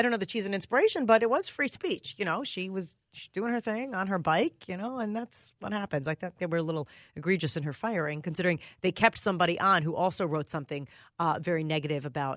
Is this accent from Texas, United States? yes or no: no; Minnesota, United States; But my goodness, I'm also a Minnesotan and I want us to look good.